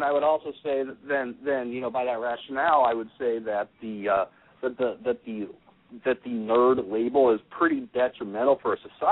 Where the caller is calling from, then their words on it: Kansas, United States; I'm in Kansas.